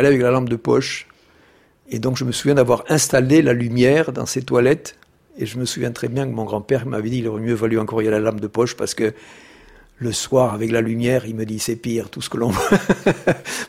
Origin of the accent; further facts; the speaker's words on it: Occitanie, France; born there; il n'y a rien qui a décidé de ce parcours quand je suis né dans le Tarn.